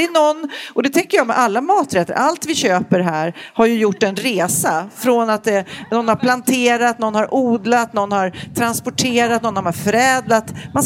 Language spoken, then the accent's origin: Swedish; Lidingö, Stockholm County, Sweden; also born or lived in Enskede / Tumba; Jag bodde i Enskede och i Tumba. Så att jag har flyttat runt. Men mycket Lidingö och gått i alla möjliga skolor här. Vart lite i stan.